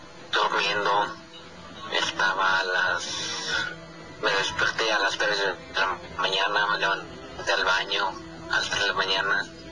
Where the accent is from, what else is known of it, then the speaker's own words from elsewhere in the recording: Mexico; Yo soy de México, pero vivo en Tehuacán, Puebla. Soy de San Gregorio de Chilán.